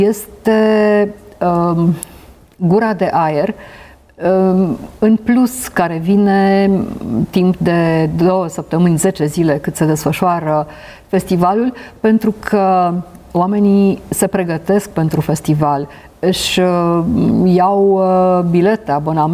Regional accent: Sibiu, Sibiu County, Romania; now in Bucharest, Romania; Eu sunt o sibiancă, cum să zic, cu valențe suplimentare. Deci pentru mine ca sibiancă e foarte important că e festivalul acolo.

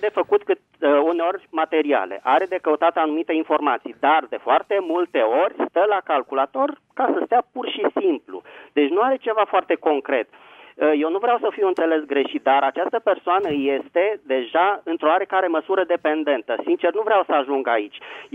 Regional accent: Bucharest, Romania; din București

